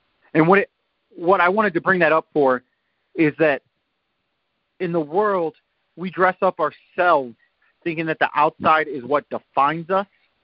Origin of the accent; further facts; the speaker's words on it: Fairbury, Illinois, United States; also born or lived in Chicago; I was born in Chicago, but as I got older, my brothers got in trouble, and my mom moved us further and further south in Illinois. I ended up in a small town called Fairbury.